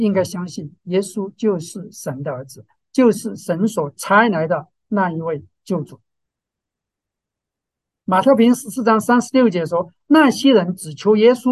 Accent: China; 或者我们中国人属于的叫龙王爷，对，他就管水的。

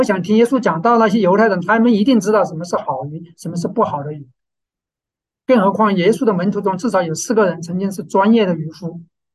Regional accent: Sichuan, China; 我是四川人。四川人是比较喜欢吃猪肉，不喜欢吃鱼

